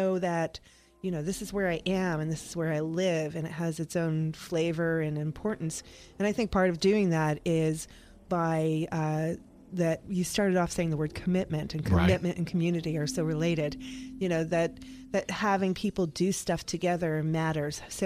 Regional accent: New York, United States; I'm a mutt from New York.

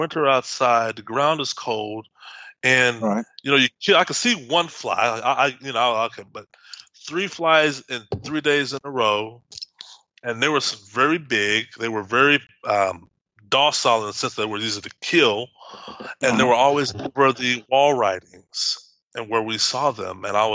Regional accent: Texas, United States; And I'm from Texas, and I've had my life experiences with flies.

